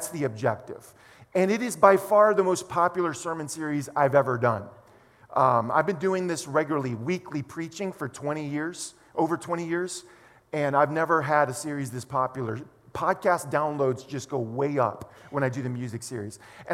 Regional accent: New Orleans, Louisiana, United States; The band leaders, by the way, for the last few years, have made their home in my hometown of New Orleans.

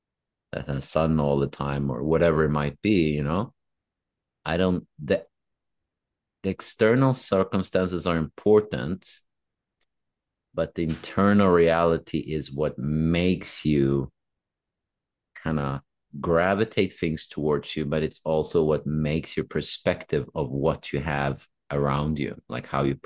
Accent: Sweden; where I grew up in Sweden. Sure, we're open as Swedes

